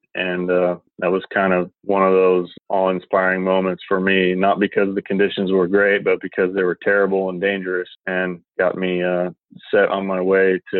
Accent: Tulsa, Oklahoma, United States; So it's a pretty good place to be working with paddlefish in Oklahoma and getting to call my hometown of Tulsa my place of business as well.

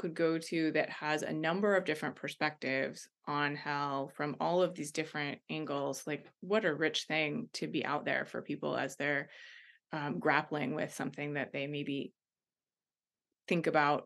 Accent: Ohio, United States; I grew up in Ohio. So, you know, we're the hell house, like we're the like haunted house capital of the United States.

